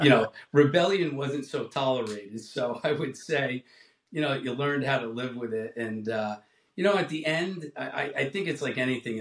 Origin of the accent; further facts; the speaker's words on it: Hasbrouck Heights, New Jersey, United States; So I grew up in North Jersey in a small town called Hasbrook Heights.